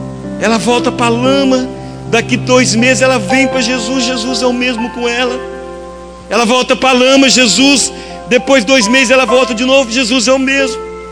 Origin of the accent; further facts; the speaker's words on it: Goiânia, Goiás, Brazil; Há 2 meses atrás eu cheguei a Goiânia. Eu sou natural de Goiânia.